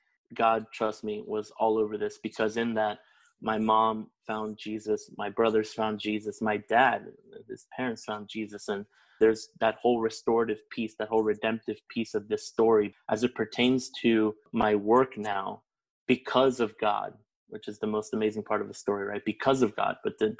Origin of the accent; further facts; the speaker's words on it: South Miami, Florida, United States; the reason that I talked about how it was growing up in South Miami, Florida, is because here it was everything different.